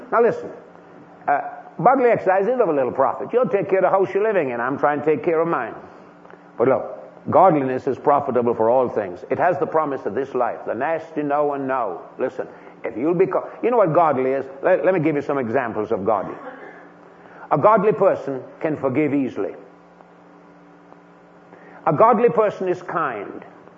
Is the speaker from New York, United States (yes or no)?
no; Florida, United States; I'm from Florida. A lot of people come to Florida and want to get a tan.